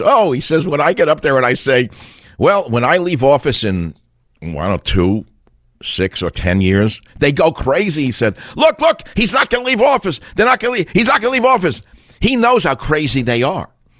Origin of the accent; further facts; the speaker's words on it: New York, United States; I come from New York. I know what loser communists look like, sound like, walk like, talk like.